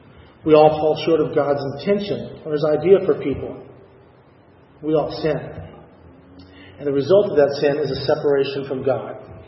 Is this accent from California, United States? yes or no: yes; Burbank, California, United States; Before going to church here, I grew up in Burbank, where I went to First Presbyterian Church of Burbank.